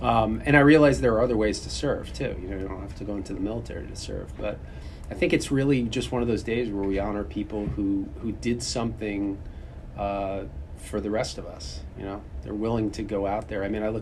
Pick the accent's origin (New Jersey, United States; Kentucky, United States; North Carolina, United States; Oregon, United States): New Jersey, United States; Well, I grew up at the Jersey Shore. I grew up in Monmouth County, and I grew up around the water.